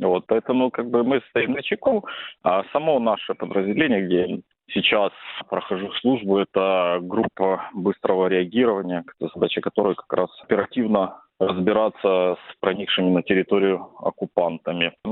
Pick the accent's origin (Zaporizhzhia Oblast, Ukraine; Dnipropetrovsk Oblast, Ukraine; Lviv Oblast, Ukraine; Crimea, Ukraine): Zaporizhzhia Oblast, Ukraine; Zaporizhzhia; Я сам из Запорожья, ну, значительную часть жизни жил